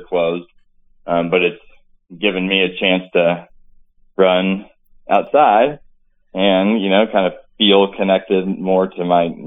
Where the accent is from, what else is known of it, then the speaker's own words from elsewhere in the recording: Farmington, Missouri, United States; I'm from Farmington, Missouri, raised up playing sports. My parents divorced when I was young, pretty decent upbringing. I fell in love with sports, a small town, big football town.